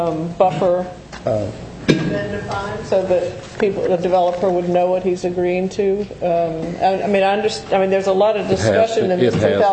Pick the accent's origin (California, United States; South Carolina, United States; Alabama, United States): South Carolina, United States; I'm from South Carolina, but not many of these people are.